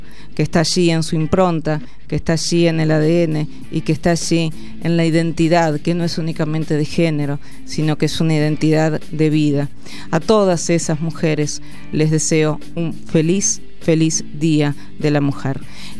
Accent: Argentina; todos somos PYME, siendo argentinos y argentinas.

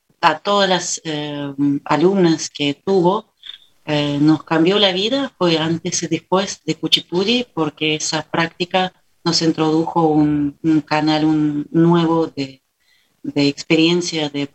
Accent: Russia; Spanish is a second language; now in Argentina; siento también una gran oportunidad para mí como rusa, proveniente de Unión Soviética, siento al vivir acá más de 20 años en Argentina

